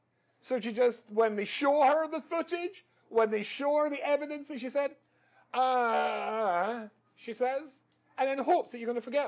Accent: Scotland, United Kingdom; No, I'm completely Scottish.

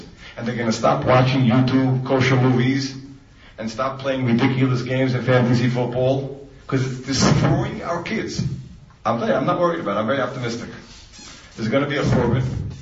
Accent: New York, United States; When we were little kids growing up in New York, TV was rampant.

